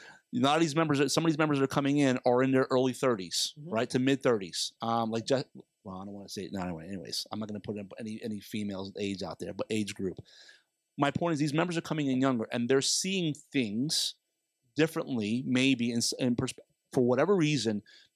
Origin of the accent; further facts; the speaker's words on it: Florida, United States; It was both her and Representative Bartleman from Broward. I'm from Broward.